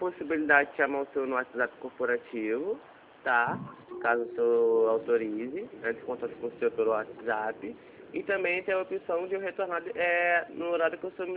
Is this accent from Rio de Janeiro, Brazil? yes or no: yes; Rio de Janeiro, Brazil; Eu sou aqui do Rio de Janeiro.